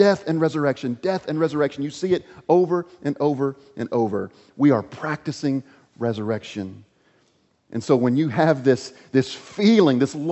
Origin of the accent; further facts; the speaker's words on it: Oklahoma City, Oklahoma, United States; my own experience growing up in Oklahoma City and the tornado right in the middle of Tornado Alley.